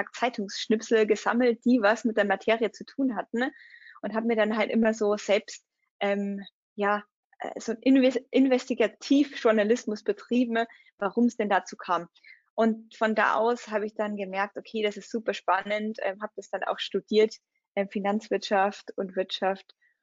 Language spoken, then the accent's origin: German; Germany; Aber in meinem Heimatland, in Deutschland tatsächlich, waren es damals weniger als 15%.